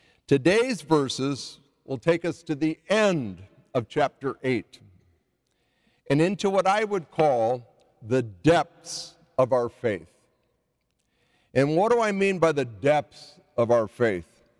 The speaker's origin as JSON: {"language": "English", "town": "Chicago", "region": "Illinois", "country": "United States", "said": "We're here visiting from Chicago area."}